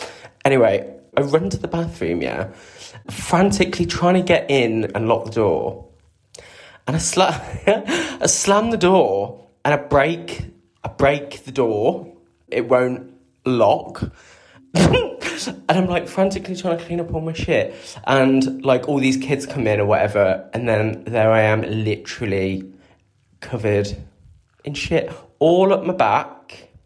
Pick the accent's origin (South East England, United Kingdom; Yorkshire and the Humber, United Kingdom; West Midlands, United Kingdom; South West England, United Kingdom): West Midlands, United Kingdom; Coventry; When I was about 15 years old, I was still living in Cov, my hometown, and I went to a house party.